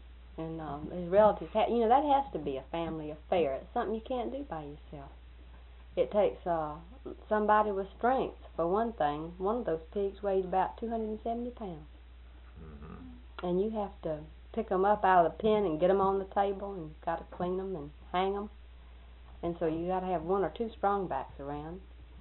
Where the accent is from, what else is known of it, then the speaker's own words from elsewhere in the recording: Waldo, United States; because they knew that I was raised in Waldo.